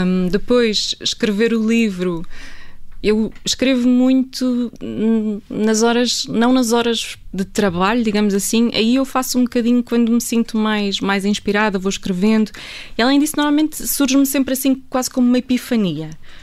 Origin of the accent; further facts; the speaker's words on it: Porto, Portugal; now in Lisbon, Portugal; quando eu venho do Porto, eu sou do Porto, quando eu venho para Lisboa estudar